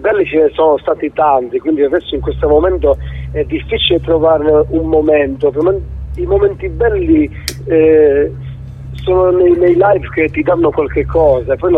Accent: Santa Sofia d'Epiro, Calabria, Italy; Sono in piazza qui a Santa Sofia de Tiro, nel mio paese, si sta bene, tutto qua.

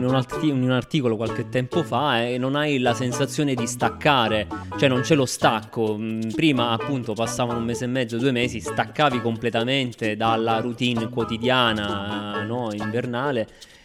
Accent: Sicily, Italy; Io sono siciliano e così facevano anche giù da me i ragusani

